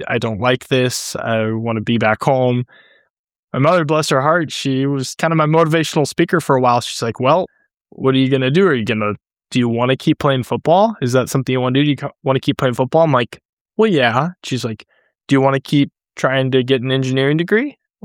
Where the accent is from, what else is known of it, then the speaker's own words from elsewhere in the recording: St. Louis, Missouri, United States; I'm from St. Louis, Missouri.